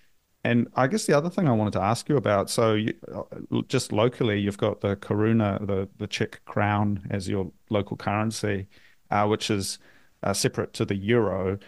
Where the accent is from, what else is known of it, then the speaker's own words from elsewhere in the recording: New Zealand; as a New Zealander, you go overseas